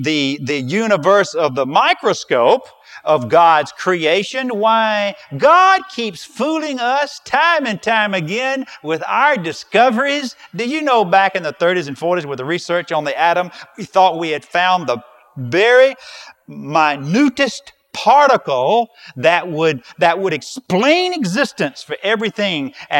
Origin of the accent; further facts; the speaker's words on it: Alabama, United States; I'm from South Alabama, and in South Alabama, if you've ever driven to Florida